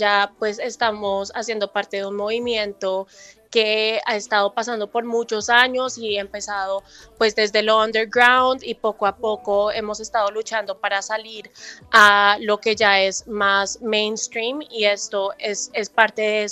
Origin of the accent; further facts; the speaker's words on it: Bogotá, Bogotá Capital District, Colombia; moved away; also born or lived in London; yo crecí en Bogotá y me empezó a gustar mucho el rock, me fui a Londres pensando que allá iba a poder conectarme con esa esencia del rock